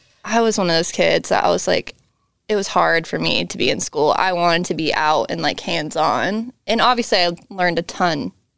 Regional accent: Charlotte, North Carolina, United States; growing up in Charlotte, like the thing to do was go to country concerts, you know, like that was like the highlight of everything, you know, growing up.

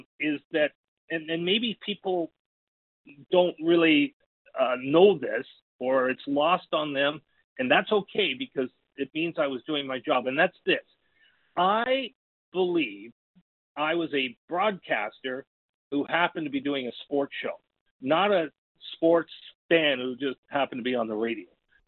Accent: Vancouver, British Columbia, Canada; I grew up in Vancouver and I, you know, I was the perfect age when the Canucks came in the NHL. I was 3 days shy of my 10th birthday.

